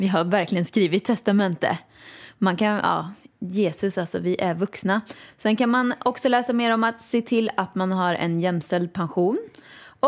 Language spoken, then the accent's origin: Swedish; Åmål, Västra Götaland County, Sweden; alla ni vet att jag är från Åmål. Och Åmål. Det pratar så här i Åmål, vet du. Jag har ju inte den dialekten längre. Jag vet inte om jag någonsin har haft den dialekten